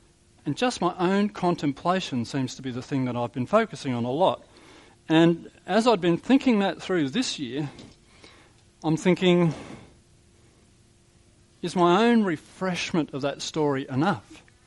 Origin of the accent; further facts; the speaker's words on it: Melbourne, Victoria, Australia; When I was a child growing up in Melbourne